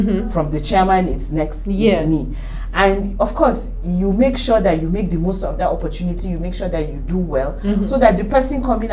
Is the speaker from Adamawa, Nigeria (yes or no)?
yes; Adamawa, Nigeria; My family back home is well known for, we're originally from Adamawa State, so, you know, we're well known for being scholars and, you know, professors and stuff like that.